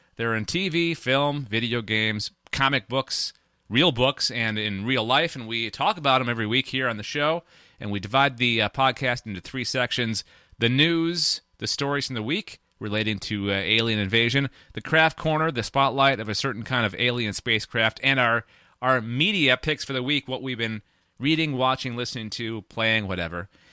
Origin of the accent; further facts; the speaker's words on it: Ottawa, Ontario, Canada; from Ottawa, Ontario, Canada.